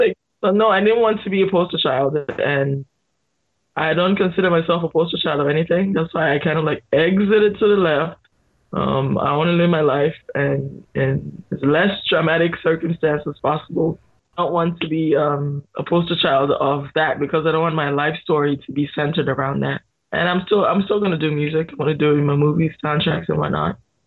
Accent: Canada; Good thing is I'm Canadian, so we have fun.

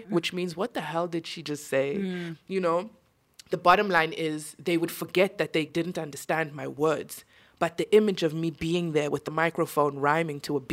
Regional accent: South Africa; as a South African woman, as an artist, as an MC, as a human being

